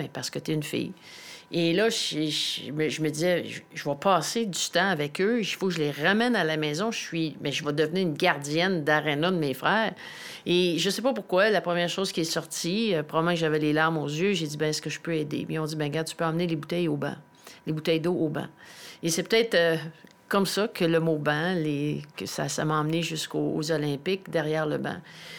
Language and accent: French; Deux-Montagnes, Quebec, Canada; parce que j'ai grandi à Deux-Montagnes, il n'y avait pas d'aréna